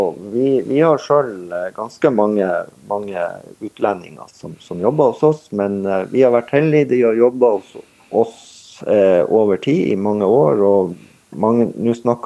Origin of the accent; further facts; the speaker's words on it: Kabelvåg, Nordland, Norway; Jeg er fra Kabelvåg.